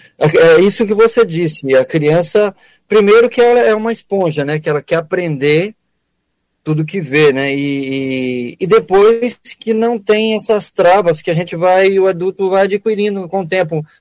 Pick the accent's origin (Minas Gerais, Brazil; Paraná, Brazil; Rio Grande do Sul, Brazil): Minas Gerais, Brazil; E eu, como um bom mineiro, sou apaixonado pela viola caipira desde que me entendo por gente